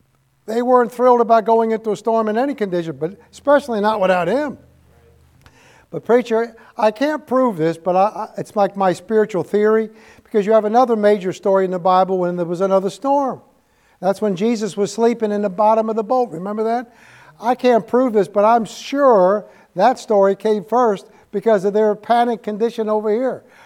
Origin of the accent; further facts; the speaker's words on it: Manhattan, New York, United States; I grew up here in Manhattan. I'm one of you people over here.